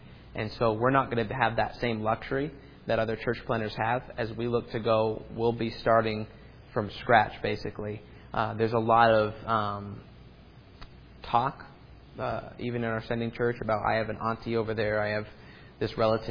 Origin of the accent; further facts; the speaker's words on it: Maine, United States; I am originally from Maine. Grew up in southern Maine near the New Hampshire border.